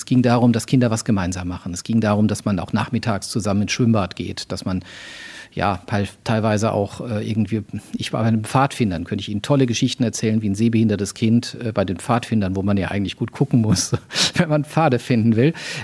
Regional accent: Mannheim, Baden-Württemberg, Germany; also born or lived in Würzburg; Ich bin in Würzburg geboren. Ich bin zwischen Mannheim und Heidelberg, so im Großraum Mannheim, dann später auch groß geworden.

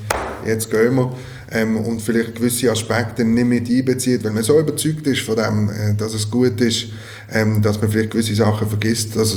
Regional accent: Switzerland; wo man vielleicht als Schweizer, wenn man jetzt nicht wahnsinnig offen ist

